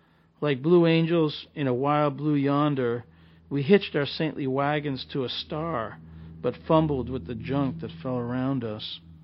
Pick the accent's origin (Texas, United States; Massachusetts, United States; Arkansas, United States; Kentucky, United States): Massachusetts, United States; Dracut; Where I grew up in Draket, which town just outside of Lowell